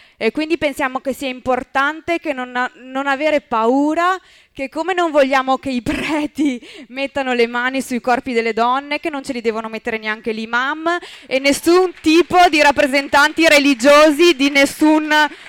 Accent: Imola, Emilia-Romagna, Italy; siamo di Imola, che è una cittadina di 70.000 abitanti in provincia di Bologna.

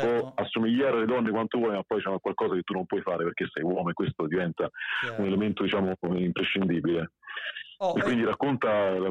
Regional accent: Rome, Lazio, Italy; io sono romano.

